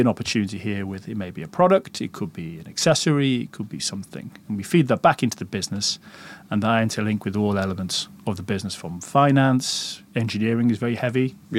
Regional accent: United Kingdom; And although we're British and we like to queue

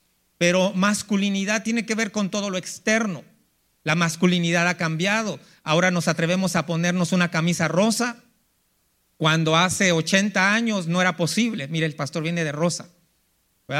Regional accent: Mexico City, Mexico; moved away as an adult; now in United States; yo nací en la Ciudad de México y 23 años estuve allá. Allá me crié, allá estudié mis primeros años de escuela. Y tengo 27 años en el Valle del Río Grande, en el Valle de Texas.

